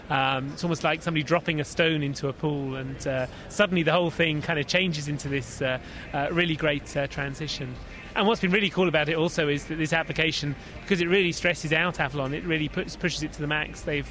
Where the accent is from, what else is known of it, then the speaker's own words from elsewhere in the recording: England, United Kingdom; now in United States; People often can't sort of pick up the nuances of the of my accent. Yeah, I'm from England. I lived there for about 30 years, and I worked for Microsoft for about 4.5 years in the UK office in Reading near London before coming over here.